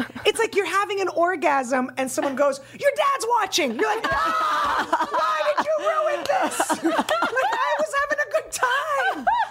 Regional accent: San Francisco, California, United States; I'm from San Francisco.

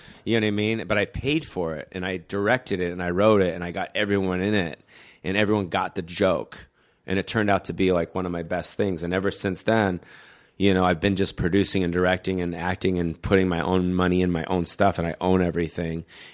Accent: Beverly Hills, California, United States; growing up in Beverly Hills, I went to Beverly Hills High School.

